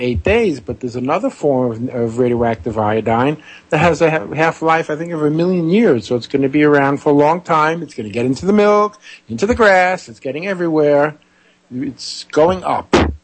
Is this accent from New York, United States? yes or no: yes; New York, United States; moved away as an adult; now in Brazil; I live in Brazil. I've been, even though I'm from New York, I've been down here for about 22 years, and I haven't been back to the States in, I guess it's 19 years now.